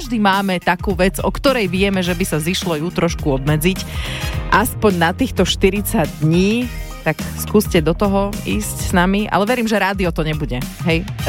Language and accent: Slovak; Žarnovica, Banská Bystrica Region, Slovakia; ja pochádzam zo stredného Slovenska. U nás v Žarnovici sa teda hovorilo obzerance s makom.